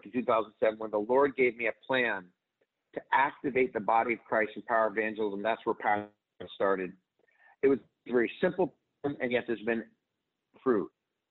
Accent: Connecticut, United States; now in Dallas, United States; I grew up in Connecticut, so I've heard of Rhode Island.

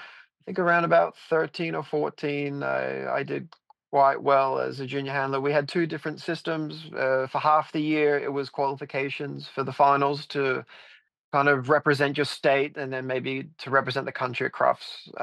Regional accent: Australia; someone I grew up showing against in Australia

